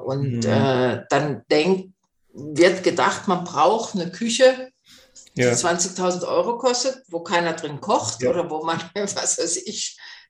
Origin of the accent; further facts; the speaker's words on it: Southern Germany, Germany; Speziell im Süden, ich komme ja auch aus dem Süden